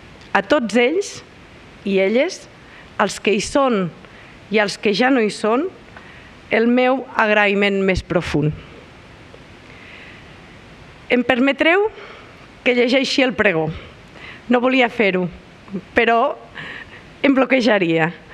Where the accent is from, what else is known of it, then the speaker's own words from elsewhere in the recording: Balaguer, Catalonia, Spain; Tothom ho sap. Soc de Balaguer.